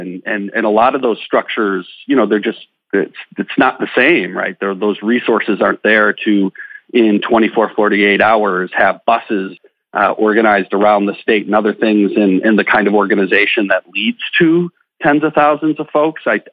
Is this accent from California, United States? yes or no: no; Wauwatosa, Wisconsin, United States; The city of Wauwatosa, when I grew up in Wauwatosa, it was a ruby red Republican town.